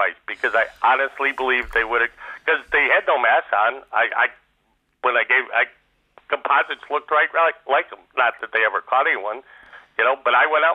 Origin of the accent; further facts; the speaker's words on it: Illinois, United States; I'm 60, but I remember, you know, where I grew up right outside of Chicago was still the end of what they call Tornado Alley.